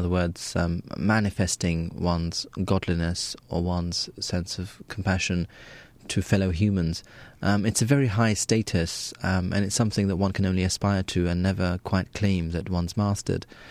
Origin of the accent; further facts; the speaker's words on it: United Kingdom; I was born and raised in Britain, and this is how I see it.